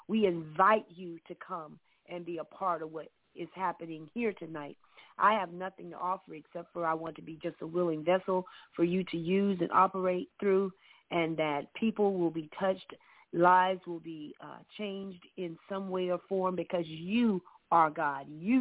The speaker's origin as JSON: {"language": "English", "region": "Georgia", "country": "United States", "said": "from Southeast Georgia"}